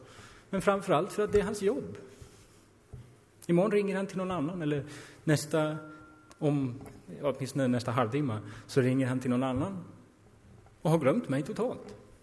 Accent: Norrland, Sweden; För när jag växte upp i Norrland så tänkte jag, men det skulle aldrig funka upp i Norrland.

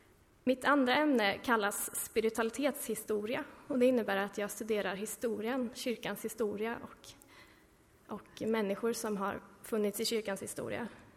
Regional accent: Mullsjö, Jönköping County, Sweden; now in Lund, Sweden; och jag bor i Lund. Jag är uppvuxen i Mullsjö utanför Jönköping. Uppvuxen i Mullsjö missionskyrka.

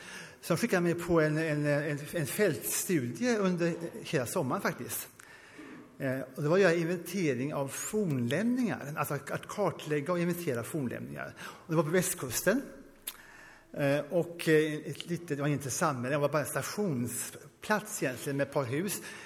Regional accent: India; Mina föräldrar var missionärer i Indien, jag växte upp i Indien.

